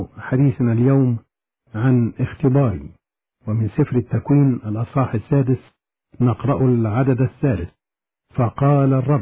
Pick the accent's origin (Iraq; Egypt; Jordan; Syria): Egypt; Sohag Governorate; كنت أذهب مع والدي إلى الكنيسة بالقرية التي نشأت فيها بمحافظة سوهاج بمصر.